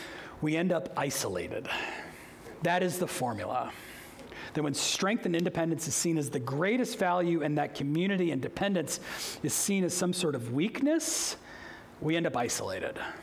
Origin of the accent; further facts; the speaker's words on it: United States; You know, I love being an American. Like I do, I love my nation.